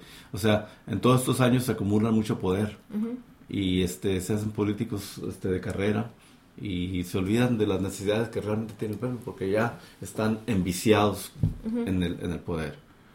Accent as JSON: {"language": "Spanish", "town": "Mexicali", "region": "Baja California", "country": "Mexico", "said": "De Mexicali, Baja California, que es la capital del estado más al noroeste de México."}